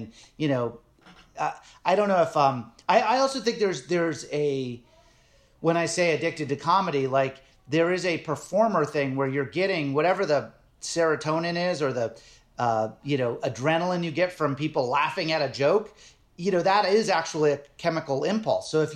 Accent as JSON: {"language": "English", "town": "Nantucket", "region": "Massachusetts", "country": "United States", "tie": "born or raised there", "said": "And it was like, when I grew up in Nantucket, this actually ties into exactly what we're talking about. I grew up on Nantucket Island."}